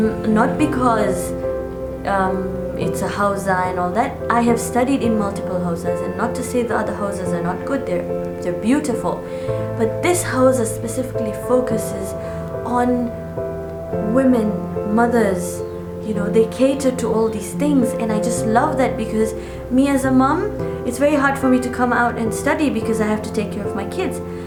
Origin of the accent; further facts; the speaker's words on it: Tanzania; Bismillahir Rahmanir Rahim. … I am from Tanzania. I am 26 years old